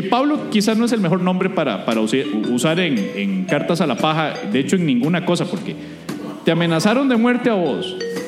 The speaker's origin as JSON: {"language": "Spanish", "town": "Santo Domingo", "country": "Dominican Republic", "said": "Claro, y yo también en mi pueblo. Yo te conté que soy de Santo Domingo."}